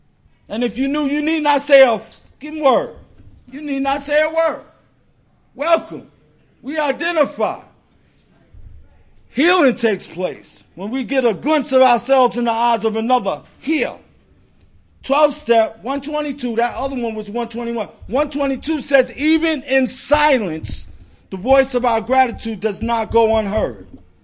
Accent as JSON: {"language": "English", "town": "Brooklyn", "region": "New York", "country": "United States", "said": "I come from Brooklyn, right, and I like to thank Ocean City for having me"}